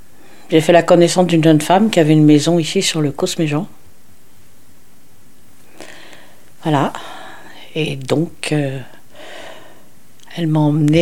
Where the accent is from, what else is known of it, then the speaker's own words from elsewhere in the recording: Paris, Île-de-France, France; born there; C'est un endroit que j'ai choisi, puisque je ne suis pas originaire de la région. Je suis née à Paris. J'y ai vécu un certain temps, puis dans d'autres départements également.